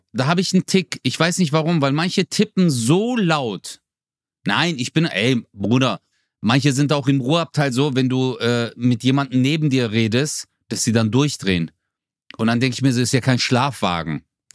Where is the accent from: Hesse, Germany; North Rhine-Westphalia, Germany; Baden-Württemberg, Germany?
Baden-Württemberg, Germany; Ich komme aus dem Schwabeländle.